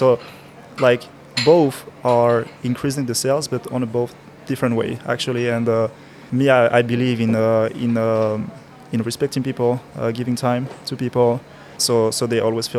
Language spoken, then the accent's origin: English; Cameroon; Like, as I said, I'm from Cameroon, so I know what is it to save things or to not have everything that you want.